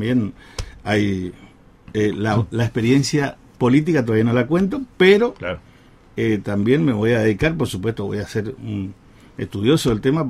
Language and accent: Spanish; Formosa, Argentina; born there; moved away as an adult; now in Paso de los Libres, Argentina; Yo soy nacido en Formosa y hace 37 años prácticamente que vivo